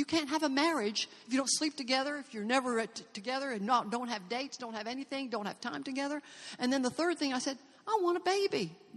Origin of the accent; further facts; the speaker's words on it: Canada; moved away as an adult; now in Memphis, United States; And said, oh, my gosh, I came from Canada. I had to leave all my family, all my friends. I had to leave my teaching career. I had to just leave everything. And here I moved to Memphis.